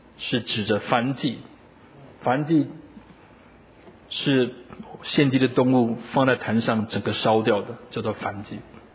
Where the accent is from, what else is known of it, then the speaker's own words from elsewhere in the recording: Taiwan; 像我们台湾人所说的变成老油条了